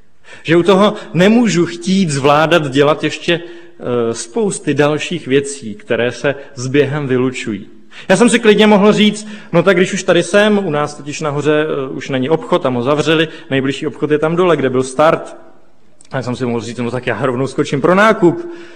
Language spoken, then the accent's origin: Czech; Liberec, Liberec Region, Czechia; já jsem původně z Liberce a v první třetině té trati máme dům